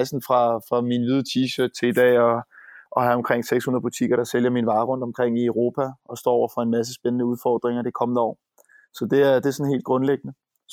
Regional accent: Snekkersten, Capital Region of Denmark, Denmark; og jeg var fra Snekkersten op nordpå.

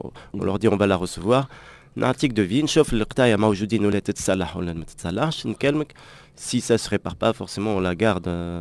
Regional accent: Tunisia; نحب نجي نحب نشوفها ونحب معناتها مازال عندنا في تونس

